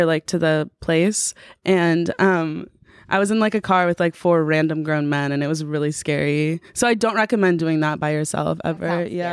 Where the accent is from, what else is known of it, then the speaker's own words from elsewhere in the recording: Ohio, United States; he heard I was from Ohio